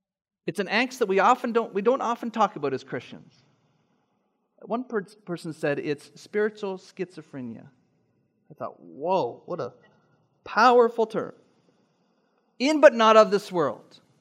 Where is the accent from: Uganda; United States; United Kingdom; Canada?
Canada; It's like me saying that I'm a Canadian and Canada belongs to me.